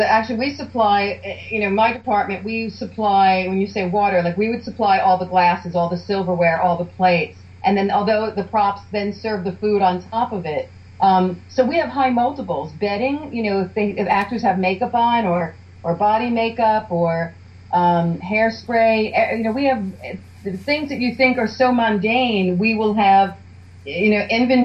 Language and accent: English; New York City, New York, United States; being a New Yorker and sort of, you know, a book fanatic myself